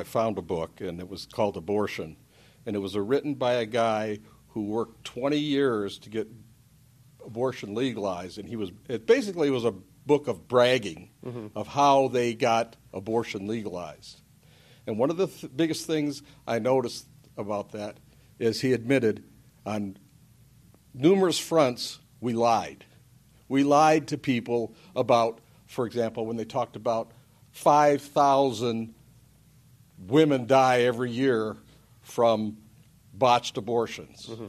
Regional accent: Michigan, United States

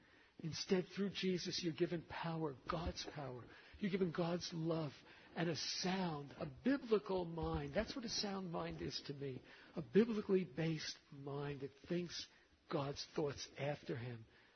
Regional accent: Bronx, New York, United States; I had spent my whole youth as a kid growing up in the Bronx fighting.

